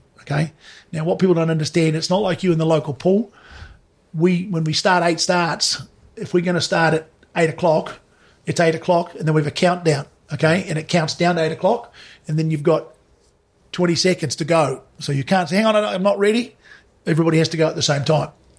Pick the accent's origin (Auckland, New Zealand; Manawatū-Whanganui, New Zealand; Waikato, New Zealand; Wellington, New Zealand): Auckland, New Zealand; Mangere; No, I'm a boy that's born and bred in Mangere, played football for Otahoo, played football for Mangere East Foundation